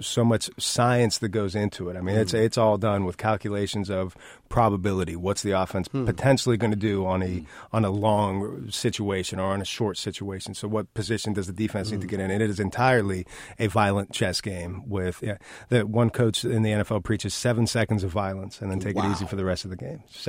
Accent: Pittsburgh, Pennsylvania, United States; But I've been obviously paying attention to my hometown Pittsburgh Steelers.

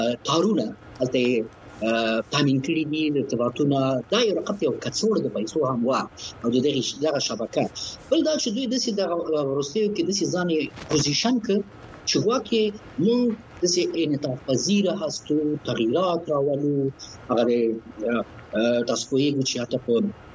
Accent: Kabul, Afghanistan; چې زه خپل د کابل یم

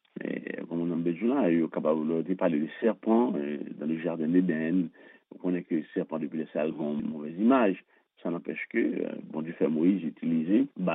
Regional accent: Haiti; C'est pas que c'est tant moi-même personnellement en tant qu'haïtien

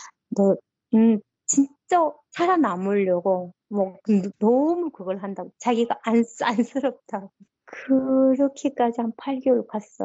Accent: North Korea; accent: North Korean dialect; now in South Korea; 저 면접하는 과정에 제가 북한 사투리가 나왔나 봐요.

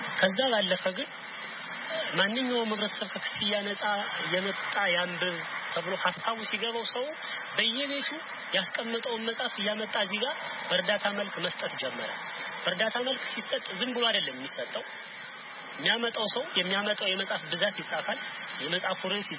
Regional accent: Bahir Dar, Amhara, Ethiopia; ተወልጄ ያደኩት እዚሁ ባህር ዳር ከተማ ውስጥ ነው።

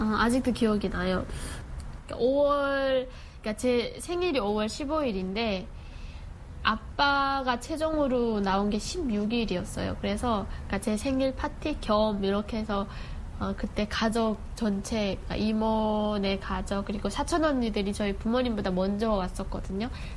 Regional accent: North Korea; moved away; 평양에 있는 되게 좋은 대학교를 다니고 있었는데 방학에 잠깐 온틈에 그냥 다 데리고 탈북을 했죠.

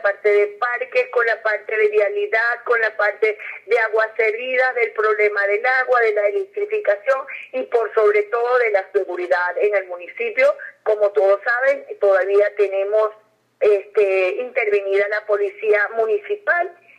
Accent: Venezuela; desde el punto de vista como mujer venezolana luchadora y como alcaldesa

